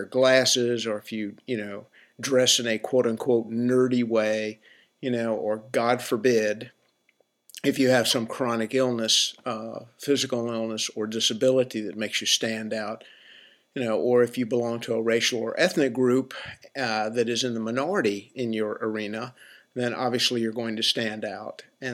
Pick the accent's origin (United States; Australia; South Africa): United States; Southern United States; I'm from the South. And, you know, obviously I live here.